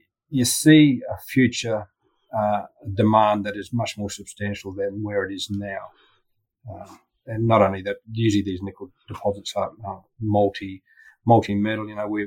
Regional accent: Weipa, Queensland, Australia; also born or lived in Townsville / Brisbane; now in Perth, Australia; I grew up in the mining industry. I grew up in Cape York Peninsula at Weipa. I went to uni at James Cook University in Townsville, educated in Brisbane at school there for a while, but yep, I call myself still a North Queenslander based in Perth.

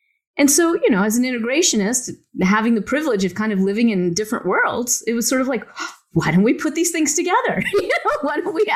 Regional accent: the South, United States; I grew up in the South and all my friends were Baptist Christian.

